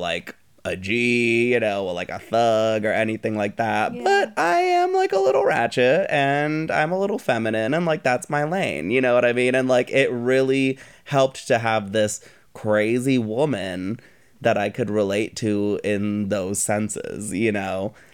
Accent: Florida, United States; I was really, really lucky that I grew up in South Florida

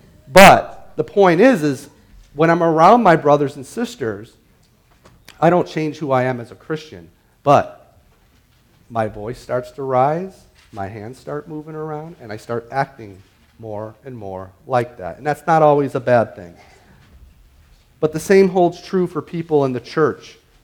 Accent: Chicago, Illinois, United States; Now, for instance, in my hometown of Chicago, all my family is from Chicago.

